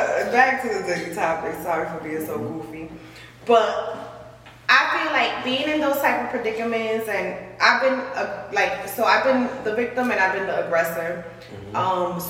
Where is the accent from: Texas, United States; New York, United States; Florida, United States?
New York, United States; White Plains; I'm from White Plains, so I don't know what y'all got going on to eat